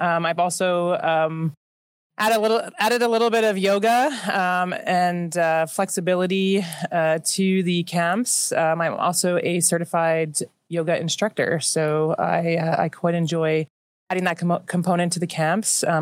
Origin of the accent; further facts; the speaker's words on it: Ontario, Canada; So I'm originally from Ontario in Canada. I grew up in a hockey family.